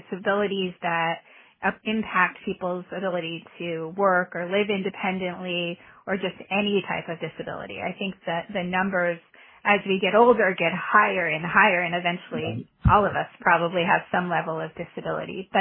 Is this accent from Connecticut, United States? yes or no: yes; Connecticut, United States; I went to Hopkins, but before that I was from Connecticut.